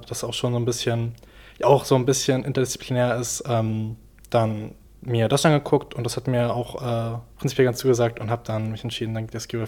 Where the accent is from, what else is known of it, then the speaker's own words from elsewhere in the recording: Berlin, Germany; now in Greifswald, Germany; Ich komme aus Berlin